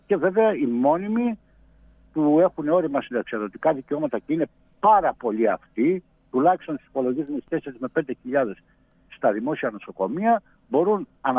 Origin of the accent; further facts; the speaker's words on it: Greece; σε μια περίοδο που έχουμε μεγάλα οικονομικά προβλήματα ως Έλληνες